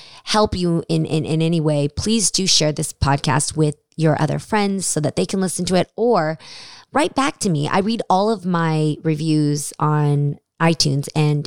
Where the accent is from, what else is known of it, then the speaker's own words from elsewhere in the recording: United States; being Asian American, I'm so thankful to understand all of my differences